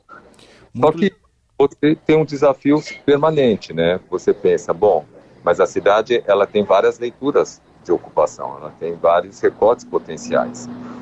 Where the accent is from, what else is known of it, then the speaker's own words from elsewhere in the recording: São Paulo, Brazil; eu, paulistano da Gema, nascido e criado em São Paulo